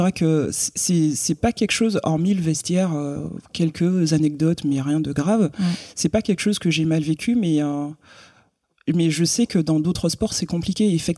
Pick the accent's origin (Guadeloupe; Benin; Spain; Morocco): Guadeloupe; moved away as an adult; Donc j'ai quitté la Guadeloupe à 18 ans.